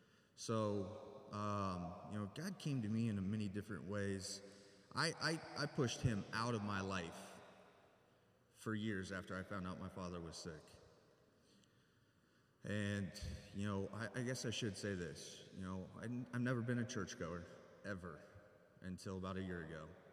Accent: Heath, United States; I grew up in Heath, graduated from Heath.

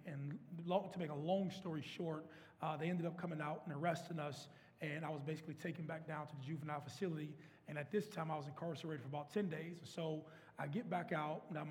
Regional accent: Youngstown, Ohio, United States; But in a nutshell, I'm from Youngstown, Ohio. Grew up in, I like to call it, like, the mid-90s era.

